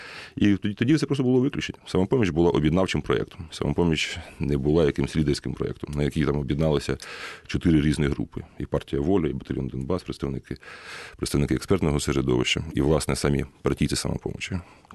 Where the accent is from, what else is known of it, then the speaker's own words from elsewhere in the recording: Dnipro, Dnipropetrovsk Oblast, Ukraine; Моєму рідному Дніпропетровську опозиційний блок 47% от на сьогодні.